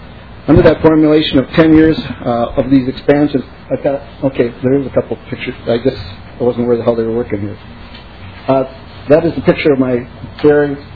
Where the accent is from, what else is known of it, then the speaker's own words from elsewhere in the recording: Caledonia, Minnesota, United States; from Caledonia, down in the southeast corner of Minnesota and Houston County.